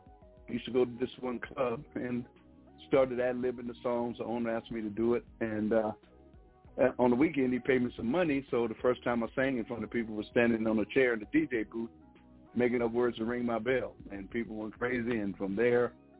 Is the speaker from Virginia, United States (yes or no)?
yes; Danville, Virginia, United States; also born or lived in Worms, Germany; My story begins in Virginia. I was born and raised in Danville, Virginia.